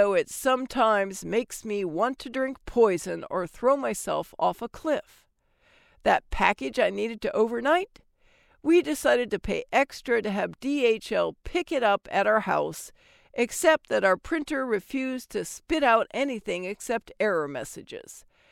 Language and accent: English; Houston, Texas, United States; now in Italy; My hometown of Houston stinks so badly, it could knock a buzzard off a gut wagon.